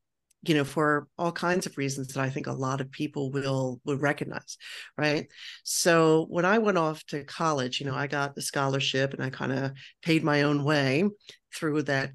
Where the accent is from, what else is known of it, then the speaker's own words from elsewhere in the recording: Baltimore, Maryland, United States; So I grew up in Baltimore on the mean streets of Baltimore, and my family really did not have any money to speak of.